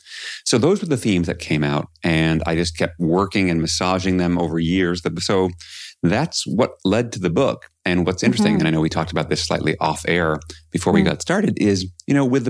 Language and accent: English; New York City, New York, United States; So I grew up in New York City. It's not so unique.